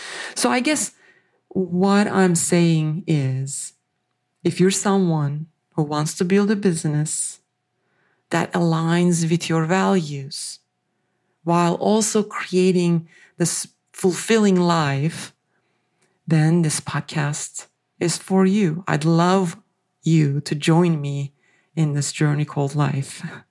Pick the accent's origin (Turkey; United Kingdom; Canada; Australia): Turkey; now in United States; I was born and raised in Turkey. That's a country known for its rich culture and the history and its mosaics. So that heritage has shaped me in profound ways. So today, I do live in the United States